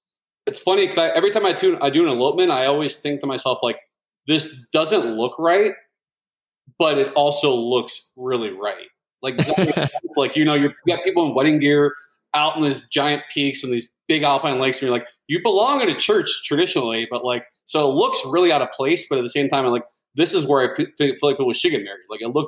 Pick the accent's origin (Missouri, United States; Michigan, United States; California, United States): California, United States; Sacramento; Yeah, I was born and raised in Sacramento.